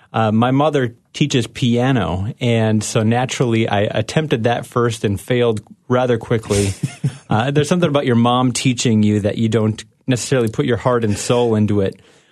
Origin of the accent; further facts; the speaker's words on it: Minnesota, United States; it was my fifth birthday that really culminates me as a Minnesotan.